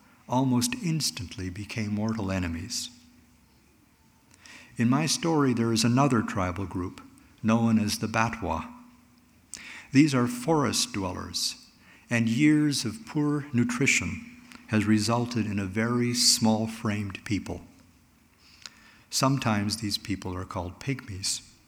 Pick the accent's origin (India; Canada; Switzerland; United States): Canada; Swift Current, Saskatchewan; They don't know that I'm from Swift Current, Saskatchewan, but they know I'm Canadian.